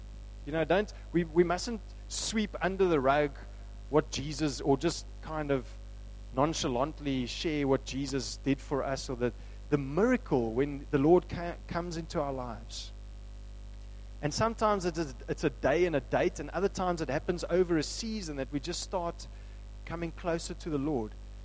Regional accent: South Africa; Growing up in South Africa, there's a lot of church-going people, religious-type people.

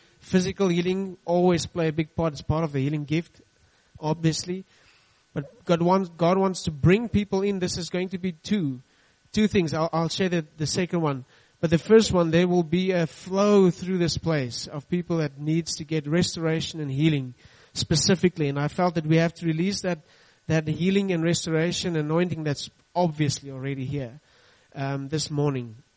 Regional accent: Potchefstroom, North West, South Africa; first language Afrikaans; English is a second language; And we come from Potchefstroom, and it doesn't matter how we try to color that in, we try to say Potchefstroom on all of that, but it's really Potchefstroom, you know. And so we are very Afrikaans, and we try and adapt to the English.

